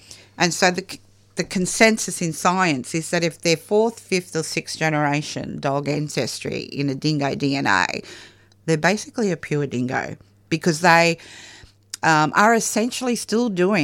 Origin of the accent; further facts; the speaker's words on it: Tully, Queensland, Australia; It was just outside, 10-minute drive outside my hometown of Tully.